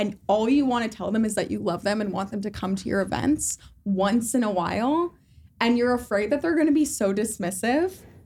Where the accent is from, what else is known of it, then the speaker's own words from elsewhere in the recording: Los Angeles, California, United States; So I'm not that far east, but compared to Venice, I'm very far